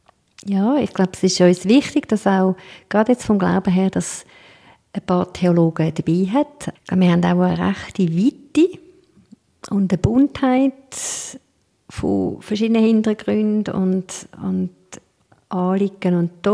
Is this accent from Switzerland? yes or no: yes; Switzerland; Oder wir als Schweizer